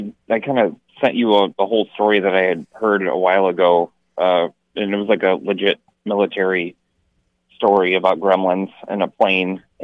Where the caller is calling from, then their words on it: Detroit, Michigan, United States; from Detroit.